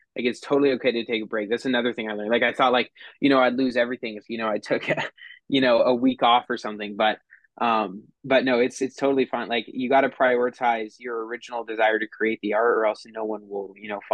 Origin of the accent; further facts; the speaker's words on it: London, Ontario, Canada; Now usually I just say I'm from London, Ontario.